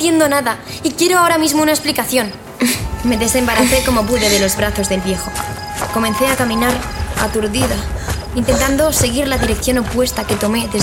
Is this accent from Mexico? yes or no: no; Madrid, Community of Madrid, Spain; y he vivido toda mi vida en España